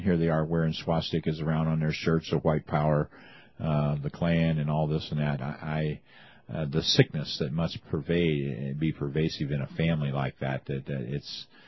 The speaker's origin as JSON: {"language": "English", "region": "Ohio", "country": "United States", "said": "you know, I'm originally from Ohio, but I'm live south of Mason-Dixon line now."}